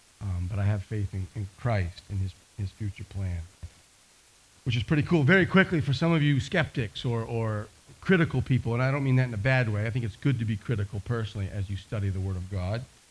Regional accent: Maine, United States; I was raised in Maine, of course, and there's this one crazy sound that you hear after the sun goes down.

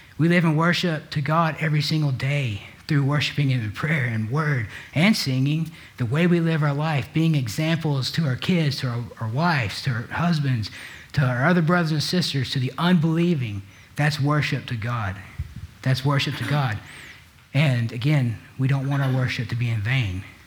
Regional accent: Texas, United States; And my home state is riddled with them.

